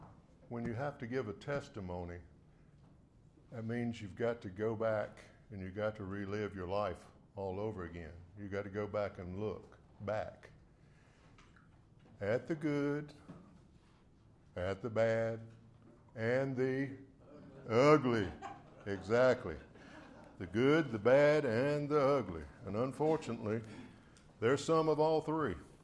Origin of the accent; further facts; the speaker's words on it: Reidsville, North Carolina, United States; Growing up small town Reidsville, growing up, I grew up on Lawsonville Avenue over there. If you know where Lawsonville Avenue School is, I grew up a block from that.